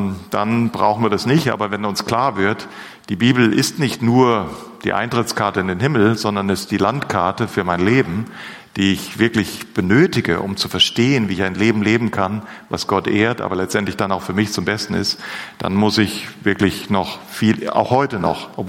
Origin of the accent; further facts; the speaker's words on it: Hünfeld, Hesse, Germany; Ich komme aus Hünfeld bei Fulda.